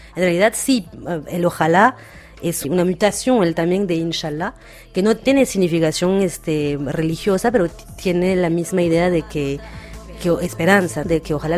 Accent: Nanterre, Île-de-France, France; also born or lived in Paris; Yo nací acá, en París, y unas dos semanas después llegamos en Nanterre, donde he pasado casi toda mi vida.

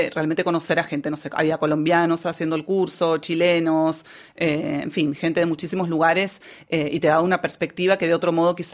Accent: Argentina; Bueno, antes de ir yo ya era bastante, bueno, como muchos argentinos o como mucha gente, bastante fan de Inglaterra.

